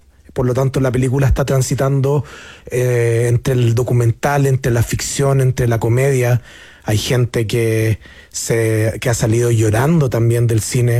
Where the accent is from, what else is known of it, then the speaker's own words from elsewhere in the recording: San Carlos, Ñuble, Chile; porque yo soy de San Carlos, digo que es la mejor.